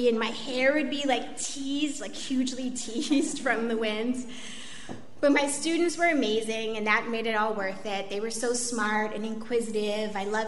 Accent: Baltimore, Maryland, United States; accent: Baltimore; now in Honduras; Because of the depth of my Baltimore accent. But I moved down there, and I had stuck all my stuff in two bags.

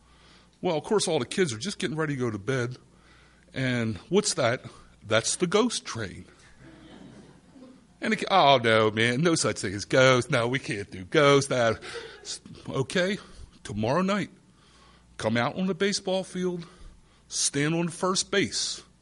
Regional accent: Baltimore, Maryland, United States; I was born and raised in Hollandtown in Baltimore.

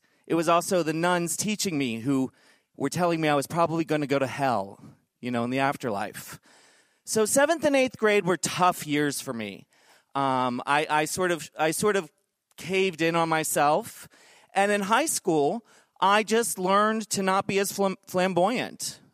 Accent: Crofton, Maryland, United States; I grew up just outside of Crofton, Maryland, down the road.

